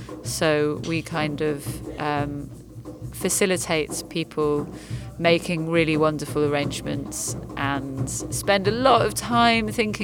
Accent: England, United Kingdom; and I'm from England. I live in London

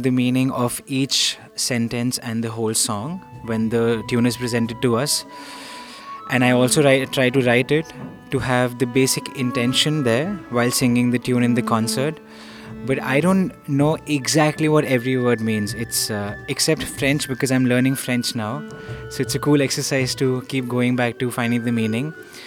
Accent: India; from India, and I'm a singer primarily

